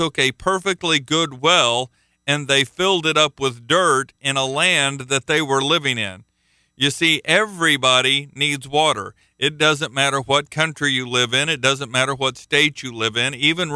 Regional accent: Midwest, United States; now in Florida, United States; I'm not a native Floridian. I am from a different part of the country. I'm from the Midwest.

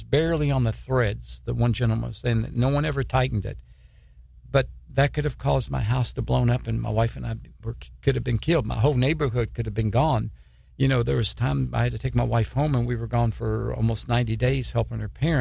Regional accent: Hawaii, United States; One of the famous Christian in my day growing up in Hawaii.

